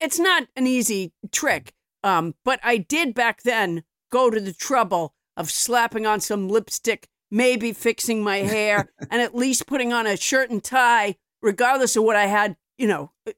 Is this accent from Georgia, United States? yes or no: no; Sudbury, Massachusetts, United States; You know, I have a theory about Massachusetts, which is where I'm from. I'm from Sudbury, Massachusetts. But I was raised by Southerners.